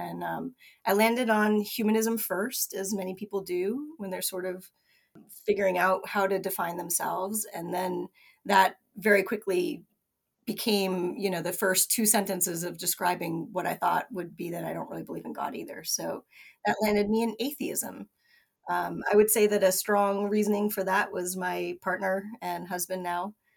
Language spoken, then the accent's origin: English; Amherst, Massachusetts, United States; I grew up in Amherst, Massachusetts, which is super uber liberal, and even the churches there are very liberal.